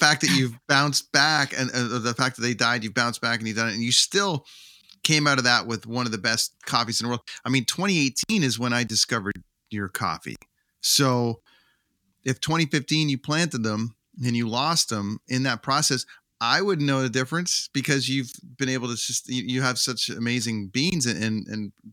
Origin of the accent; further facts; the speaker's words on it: Canada; It's not quite there as a Canadian having to buy Canadian to euros